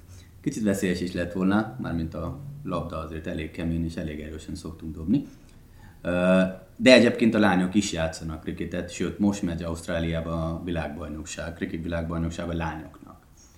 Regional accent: Delhi, India; Hungarian is a second language; Delhiben nőttem föl, ott születtem

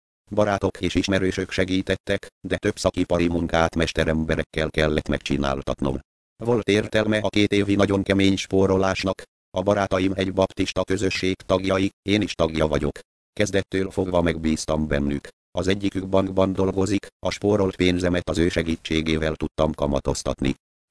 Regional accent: Berettyóújfalu, Hajdú-Bihar, Hungary; now in Budapest, Hungary; Mivel Berettyóújfaluról jöttem fel Budapestre, természetszerűleg nem lehetett helyismeretem.

